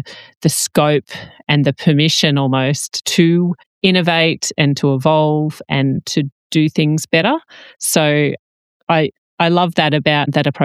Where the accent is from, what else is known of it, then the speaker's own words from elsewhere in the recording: Australia; However, I think so much of what we do on farming as Australian farmers is having a go, trial and error.